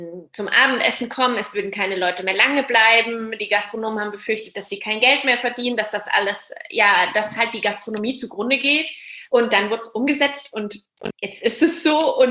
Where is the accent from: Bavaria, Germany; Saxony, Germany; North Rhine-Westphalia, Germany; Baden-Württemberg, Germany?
Bavaria, Germany; Würzburg; Ich bin ja aus Würzburg, also ich komme von hier und bin auch wieder hierher zurückgekommen